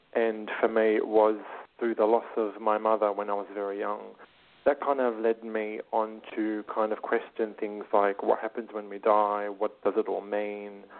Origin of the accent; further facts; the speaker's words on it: Australia; I'm a medium from Australia.